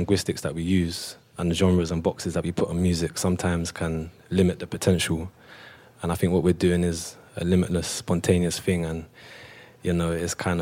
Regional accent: Lewisham, London, United Kingdom; I'm from Lewisham.

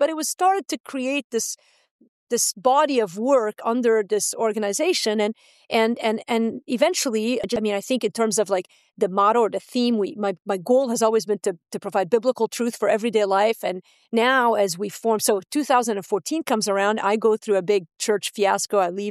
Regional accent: Beirut, Beirut Governorate, Lebanon; growing up in Beirut, you sort of, the ground is set to sort of see a lot of things

